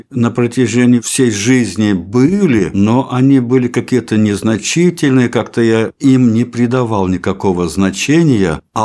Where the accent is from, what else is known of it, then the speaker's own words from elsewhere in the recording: Veliky Ustyug, Vologda Oblast, Russia; Я родился в Вологодской области, рядом с городом Великий Устюг. Потом мать по какой-то причине меня где-то с 8 месяцев отдала в детский дом, который как раз и находился в городе Великий Устюг.